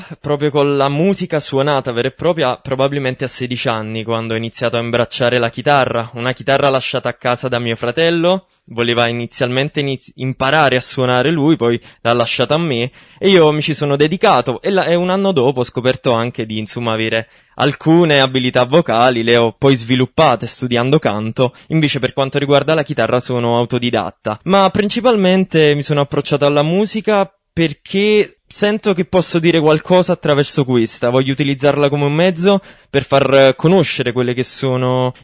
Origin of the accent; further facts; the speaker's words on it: Cercola, Campania, Italy; Napoli provincia, la mia cittadina insomma si chiama Cercola.